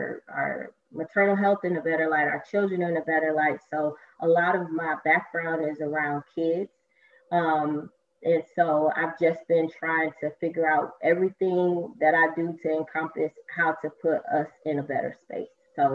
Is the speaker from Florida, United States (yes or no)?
yes; Miami, Florida, United States; now in Jacksonville, United States; I am from Miami, and me and my husband moved to Jacksonville a couple of years ago when we had our second child.